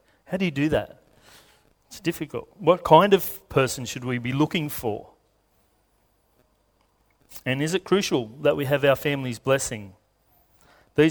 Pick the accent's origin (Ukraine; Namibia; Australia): Australia; Lithgow, New South Wales; I'm from Lithgow. I know, I feel your sympathy, that's okay. We used to go up and, I was going to say trawl, it was like trawling, we'd just go up and down the main street of Lithgow